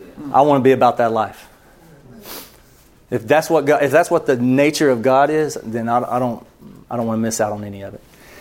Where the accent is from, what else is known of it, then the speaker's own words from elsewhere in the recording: Buford, Georgia, United States; I'm from Buford, Georgia.